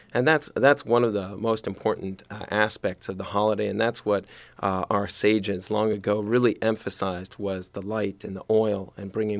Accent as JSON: {"language": "English", "region": "Texas", "country": "United States", "also_born_or_lived": "New Mexico / Boston / Los Angeles / Jerusalem", "said": "So this is my eighth year here, and really from Texas, New Mexico, lived in Boston a decade, Los Angeles, Jerusalem, all over."}